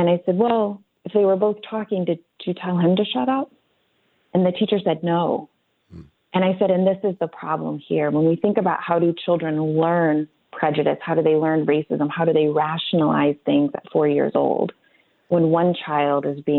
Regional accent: Rockford, Illinois, United States; I grew up in the Midwest in a city called Rockford, Illinois.

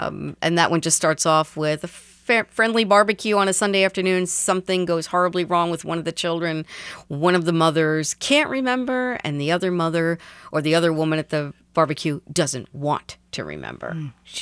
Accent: New York, United States; Yes, I grew up on Long Island right outside of Levittown

